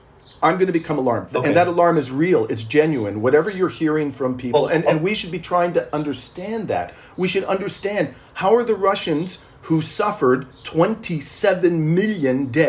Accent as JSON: {"language": "English", "country": "Canada", "said": "I'm deeply troubled as a Canadian about all of that."}